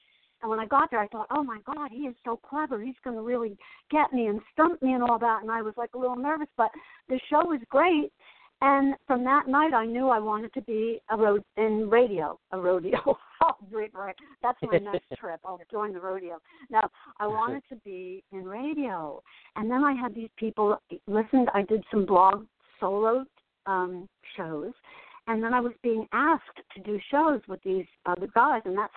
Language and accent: English; Asbury Park, New Jersey, United States; also born or lived in San Diego; because I grew up in Asbury Park, and then I moved away, and I was away for a long time in California, in San Diego.